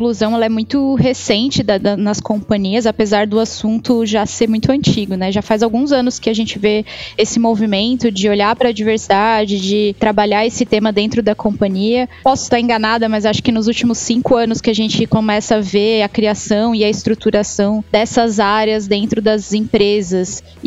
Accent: Mato Grosso do Sul, Brazil; born there; now in Blumenau, Brazil; Tenho 32 anos, moro aqui em Blumenau, mas não sou da região, nasci no Mato Grosso do Sul, já morei por várias cidades aí do Brasil.

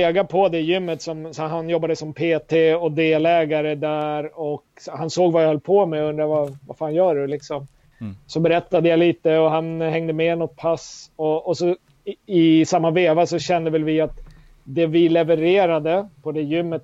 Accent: Stockholm County, Sweden; från Roslagen. Skulle jag väl säga det första jag skulle säga då.

